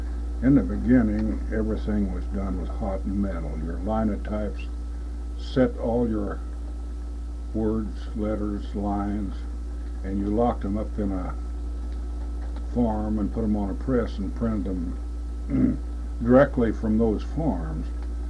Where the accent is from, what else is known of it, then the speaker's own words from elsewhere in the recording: Cannelton, Indiana, United States; No, I started out in Indiana, in southern Indiana, in my hometown of Canelton, Indiana.